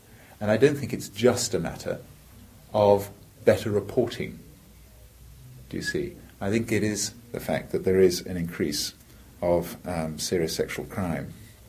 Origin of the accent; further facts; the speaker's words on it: South East England, United Kingdom; in the county that I come from Hampshire, there's been an increase in rape cases.